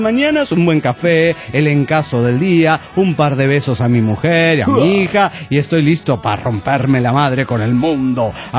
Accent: Chichinales, Río Negro, Argentina; now in Neuquén, Argentina; de Chichinales, ahora en Neuquén.

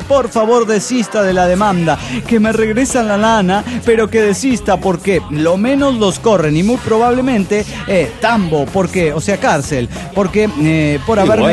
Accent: Guadalajara, Jalisco, Mexico; de Guadalajara, Jalisco, México.

